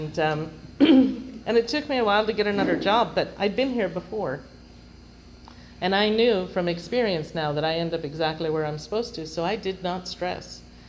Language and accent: English; London, United Kingdom; Now, I grew up in London, right? We don't wear flip-flops or Birkenstocks. It's too cold.